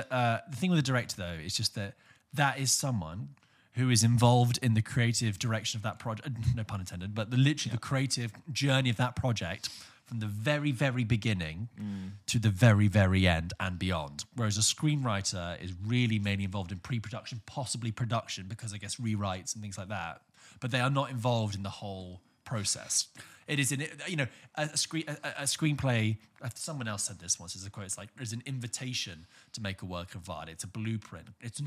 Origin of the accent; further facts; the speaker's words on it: United Kingdom; Please, we're British.